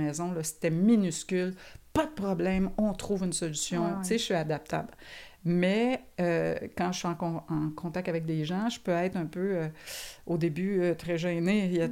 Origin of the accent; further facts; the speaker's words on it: Valleyfield, Quebec, Canada; also born or lived in Montreal; C'est un petit village dans l'ouest du Québec, près d'Orion-Vaudreuil, Valleyfield, coin-là, sud-ouest du Québec. Et donc, moi, je dis que je viens de là, mais tu sais, je suis née à Montréal, j'ai resté longtemps à Montréal